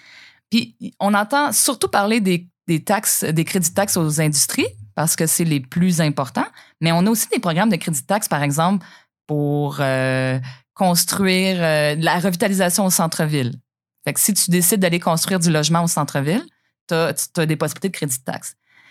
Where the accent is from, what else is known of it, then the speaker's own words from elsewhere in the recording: Sherbrooke, Quebec, Canada; Mais moi, quand j'étais petite à Sherbrooke, là, on triait hein, dans le bac vert.